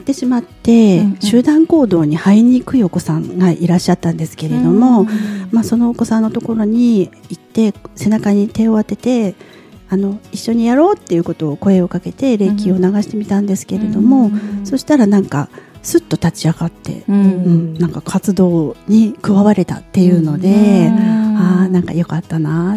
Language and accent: Japanese; Kofu, Yamanashi, Japan; 今日は甲府から参りました。